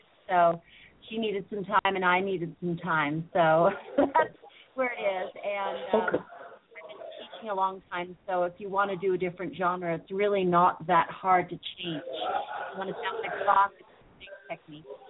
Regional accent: Montreal, Quebec, Canada; And I grew up partially in Montreal.

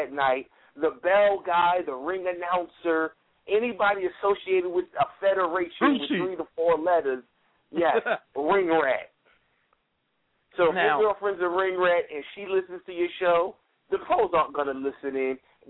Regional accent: Brooklyn, New York, United States; I'm not Brooklyn hater when I am from Brooklyn.

